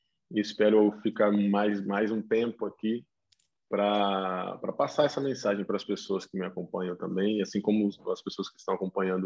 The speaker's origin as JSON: {"language": "Portuguese", "town": "Marília", "region": "São Paulo", "country": "Brazil", "tie": "born or raised there", "said": "Tenho 29 anos, sou nascido no ano de 92 e sou natural de Marília, no interior de São Paulo, Brasil, e já naturalizado português."}